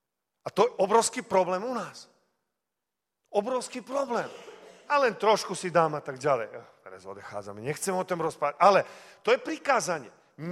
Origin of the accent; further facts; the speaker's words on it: Vojvodina, Serbia; Lebo dnes u nás v Srbsku napríklad mnohí mladí ľudia, neviem ako u vás, ale u nás v pivnici máme obchody.